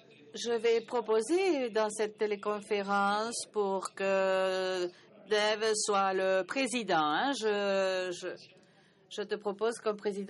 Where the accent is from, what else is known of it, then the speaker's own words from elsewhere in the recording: Argentina; Je viens de l'Argentine et je suis à la charge de la présidence.